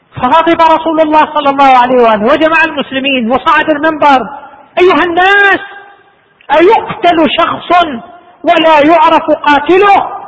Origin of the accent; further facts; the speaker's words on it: Saudi Arabia; نشرت عندنا في المملكة العربية السعودية